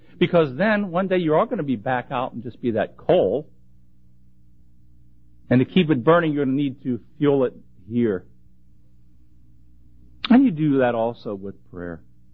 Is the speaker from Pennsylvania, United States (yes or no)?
yes; Pittsburgh, Pennsylvania, United States; accent: Pittsburgh; With my Pittsburgh accent, it's C-O-A-L-S.